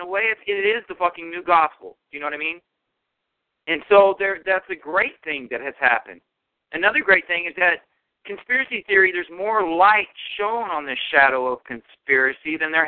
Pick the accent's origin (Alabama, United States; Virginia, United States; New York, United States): Alabama, United States; me growing up in Alabama as a little kid